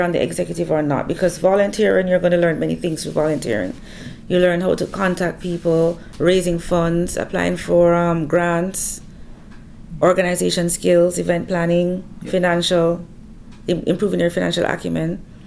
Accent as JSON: {"language": "English", "town": "Mandeville", "region": "Manchester", "country": "Jamaica", "tie": "born or raised there", "moved": "as an adult", "said": "I'm originally from Jamaica, from a beautiful town called Mandeville, which is in the center of the island. And growing up in Jamaica, I would say it was an awesome experience."}